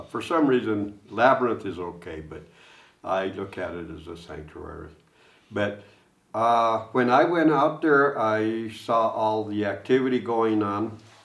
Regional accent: Capulin, Colorado, United States; because I'm from Capulin. I live, almost 30 miles away from Conejos.

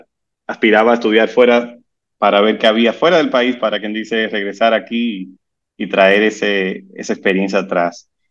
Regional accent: Santo Domingo, Distrito Nacional, Dominican Republic; Yo nací y me crié aquí en Dominicana toda mi vida joven.

